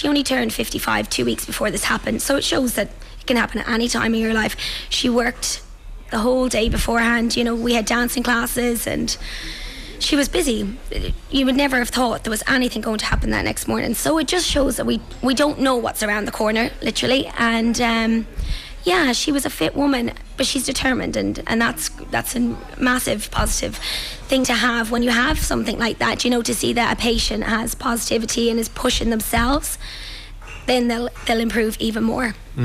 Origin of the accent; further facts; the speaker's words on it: Renville, Connacht, Ireland; now in Clifton, Ireland; I'm from Renville originally and living in Clifton now for the last 5 or 6 years.